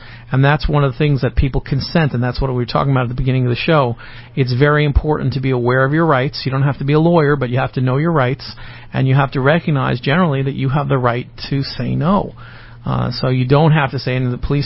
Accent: New York, United States; I am from New York, and I still even have my license to practice there.

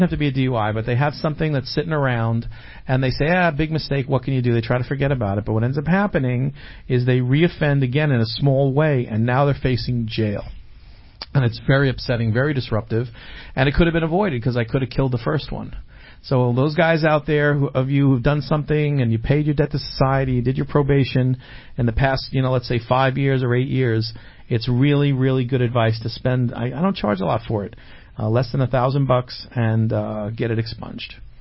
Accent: Plainview, New York, United States; Well, I'm from Plainview in Huntington.

